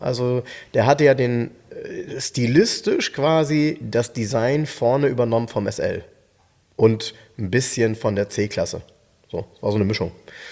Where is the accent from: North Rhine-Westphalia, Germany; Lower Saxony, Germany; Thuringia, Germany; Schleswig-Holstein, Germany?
Lower Saxony, Germany; Soltau; Ja, bei uns in Soltau war die britische Armee